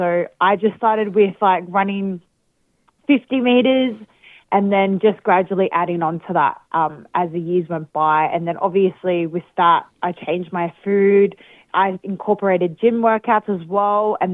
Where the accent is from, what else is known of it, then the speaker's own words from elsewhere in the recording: Penrith, New South Wales, Australia; born there; I was born out here in Penrith, Western Sydney, in Australia. I'm 25 years old